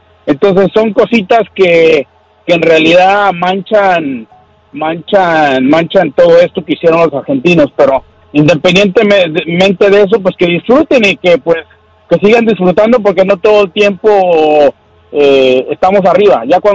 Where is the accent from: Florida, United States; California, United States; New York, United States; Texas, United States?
California, United States; Los Angeles; No soy de Montebello, soy de Los Ángeles